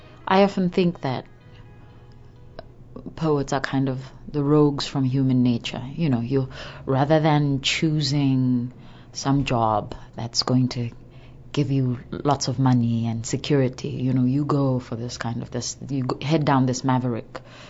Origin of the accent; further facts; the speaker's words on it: Botswana; And of course, I come from Botswana in southern Africa, and it's, you know, it's all quite civilized and peaceful.